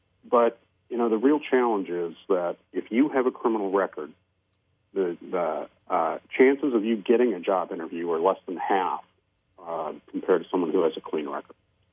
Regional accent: Detroit, Michigan, United States; So I'm a Michigander. I grew up in Detroit, but I'm also a Catholic.

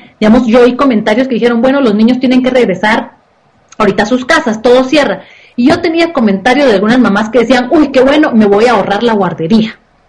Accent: Guatemala; como guatemalteca tengo que decir, yo voy a seguir con mi vida normal

